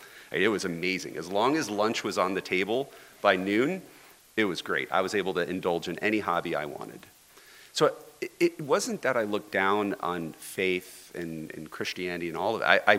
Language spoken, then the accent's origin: English; Florida, United States; So I'm from Florida. Born and raised to a family that I would say is on the shabby side of middle class.